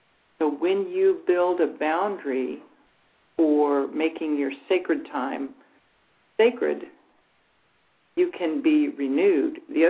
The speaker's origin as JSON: {"language": "English", "region": "Wales", "country": "United Kingdom", "said": "and I went to Wales, my home country"}